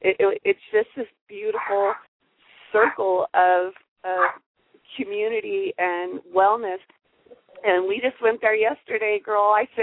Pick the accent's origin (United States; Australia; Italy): United States; Hawaii; moved away as an adult; and I'm from Hawaii where I feel energy from food. And I moved here 7-8 years ago